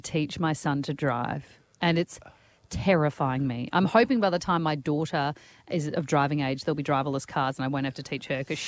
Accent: Perth, Western Australia, Australia; I was in Perth, I grew up in Perth

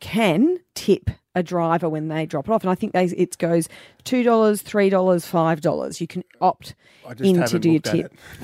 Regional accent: Melbourne, Victoria, Australia; born there; I was born in Melbourne and I've lived here for quite a while

